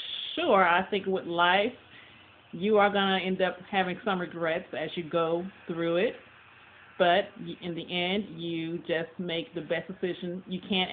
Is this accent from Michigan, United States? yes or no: no; Tyler, Texas, United States; also born or lived in Fort Worth; For the most part, I grew up in Tyler, Texas. When I got in the, I think it was like the fourth grade or so, we moved back to Fort Worth, Texas, and that's where I've been since.